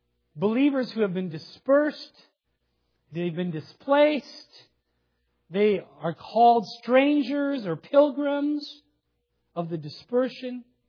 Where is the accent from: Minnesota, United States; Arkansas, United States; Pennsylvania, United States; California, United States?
Minnesota, United States; As a young person growing up on the Iron Range, that could have been my life verse.